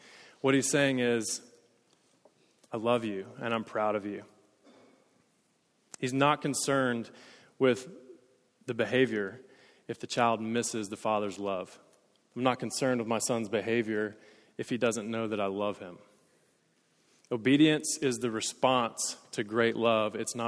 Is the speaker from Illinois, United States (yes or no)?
no; Tennessee, United States; is because I'm from East Tennessee and I know how to say y'all.